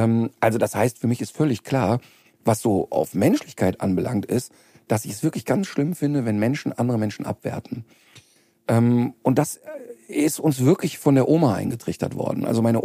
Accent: North Rhine-Westphalia, Germany; Ich bin als Kind im Ruhrpott, gab es so 20-stöckige Hochhäuser.

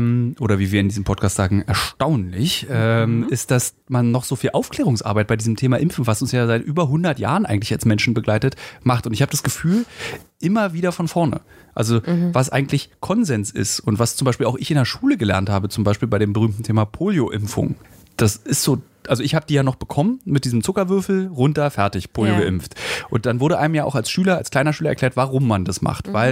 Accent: Berlin, Germany; Ich mag den aber als Berliner sehr, weil ich als Berliner gucke den Sender

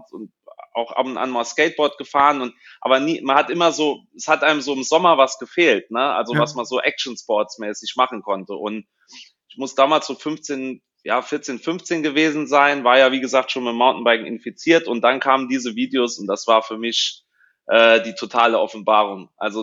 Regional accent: St. Wendel, Saarland, Germany; Ich komme aus der Nähe von St. Wendel im Nordsaarland.

